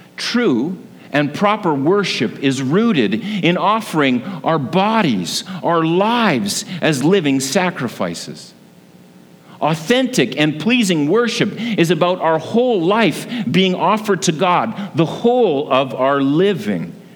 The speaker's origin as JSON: {"language": "English", "town": "Kelowna", "region": "British Columbia", "country": "Canada", "said": "I mean, I know we're from Kelowna"}